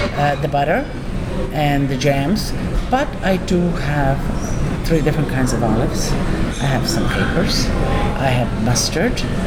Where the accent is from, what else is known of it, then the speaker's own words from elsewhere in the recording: Friuli-Venezia Giulia, Italy; English is a second language; I come from Italy, northeast, mm-hmm. which is Friuli Venezia Giulia, under Austria, close to now is Slovenia.